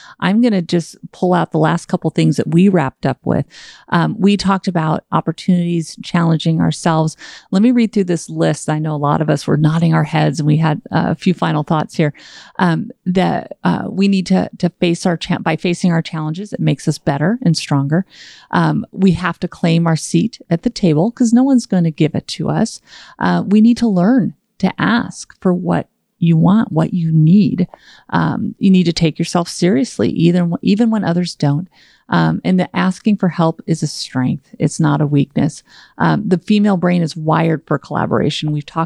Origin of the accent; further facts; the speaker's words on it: California, United States; I'm from California. Big bodies of water are naturally oceans.